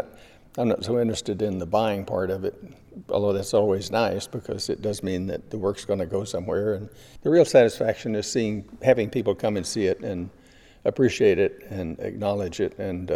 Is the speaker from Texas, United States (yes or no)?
yes; Texas, United States; Well, I grew up in Texas, and the thing that signified the landscape in the Southwest to me was the physical immediacy of it